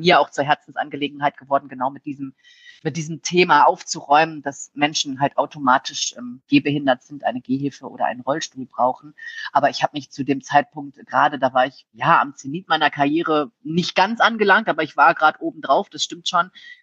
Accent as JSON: {"language": "German", "region": "Rhineland", "country": "Germany", "said": "ich bin sehr offen und ich komme aus dem Rheinland und bin auch sehr flapsig"}